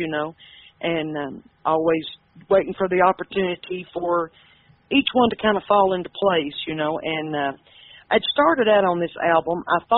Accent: Cumberland Gap, United States; I'm from the Cumberland Gap

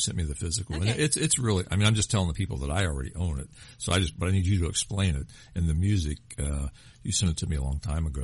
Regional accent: Kentucky, United States; I live in Kentucky. I grew up in Kentucky. I still live there.

